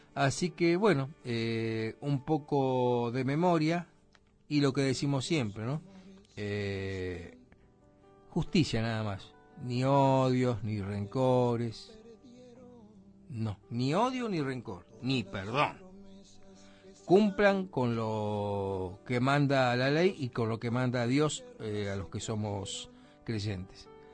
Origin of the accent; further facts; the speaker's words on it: Florida, Buenos Aires Province, Argentina; born there; la localidad bonaerense de Florida. Ahí nací yo, en Florida, hace unos años de esto.